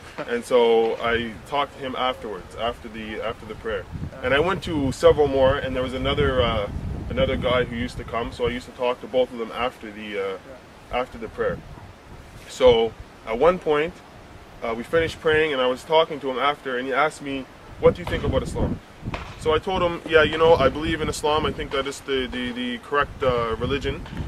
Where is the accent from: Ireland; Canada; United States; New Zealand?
Canada; Halifax, Nova Scotia; I'm from Halifax, Nova Scotia originally. I was born and raised. My father is white from Prince Edward Island, which is another province of Canada.